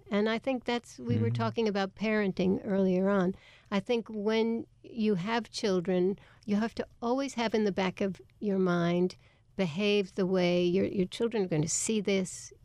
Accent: United States; I am political in that, sure, I'm an American, and I'm really upset about this election, just like all the other Americans.

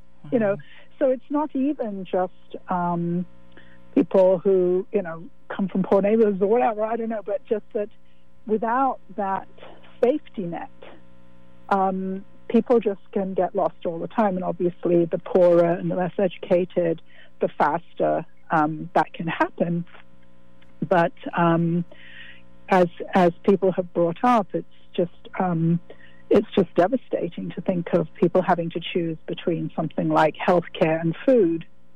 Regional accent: England, United Kingdom; one of the things as an English person that I've found is that it's very difficult

